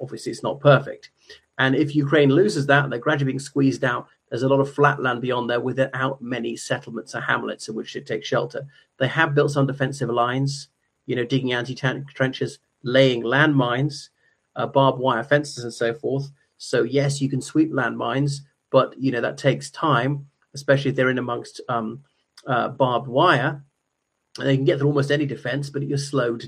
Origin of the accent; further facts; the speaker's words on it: Ireland; o everyone … from Ireland.